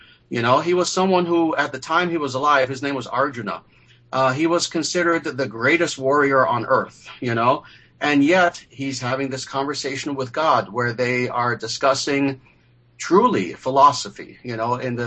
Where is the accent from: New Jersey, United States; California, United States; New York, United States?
New York, United States; New York City; For myself, I was actually born and raised in New York City. I lived there for the first 24 years or so of my life. I'm a European-American of Italian and Spanish heritage.